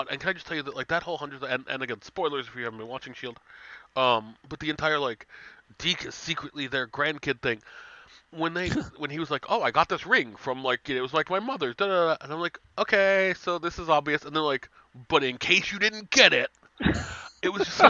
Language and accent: English; New York, United States; people assume that I must be Irish because I'm from New York and I have red hair.